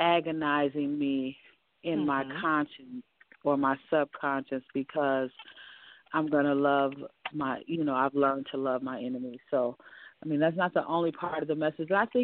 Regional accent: Minneapolis, Minnesota, United States; I'm from the Minneapolis area. I've been doing spoken word and poetry as a performing artist since 2005 here in my town.

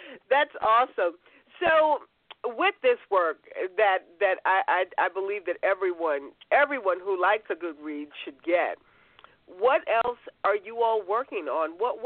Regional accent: West Point, Virginia, United States; in the small town that I was raised in West Point, Virginia, which is just a few minute drive from Petersburg, I was also, up until the sixth grade, the only African-American in my classes.

